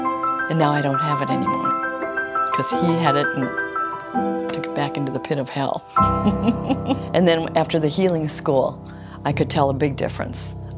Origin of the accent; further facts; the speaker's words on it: Hastings, Minnesota, United States; I'm from Hastings, Minnesota.